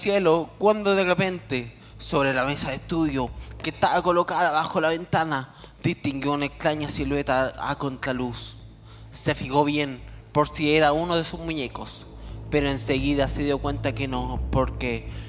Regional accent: Vicuña, Coquimbo, Chile; Tú sabes que yo soy de Vicuña y te traje una historia típica de Vicuña

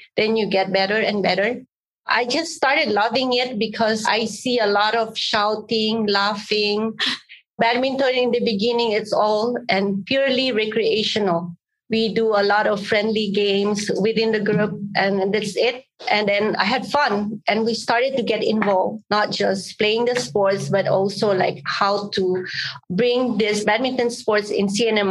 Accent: Philippines; moved away; I came from Philippines, so I migrated here.

